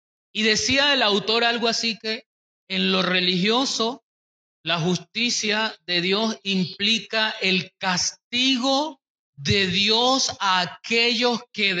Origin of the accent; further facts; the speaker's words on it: Barinas, Venezuela; los que somos de acá de Barinas sabemos cuáles son los sentidos de las calles